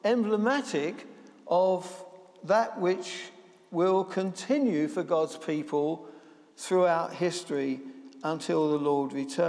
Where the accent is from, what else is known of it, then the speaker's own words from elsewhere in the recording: Bermondsey, London, United Kingdom; a boy growing up in Bermondsey just after the Second War, at times things got hard for a working class family like ours.